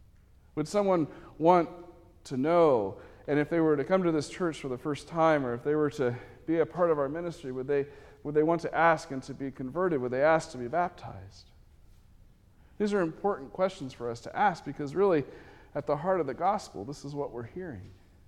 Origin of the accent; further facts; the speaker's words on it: Texas, United States; born there; And this is, we're in Texas, so I was born in Texas, so I can claim this a little bit. I'm going to use an accent.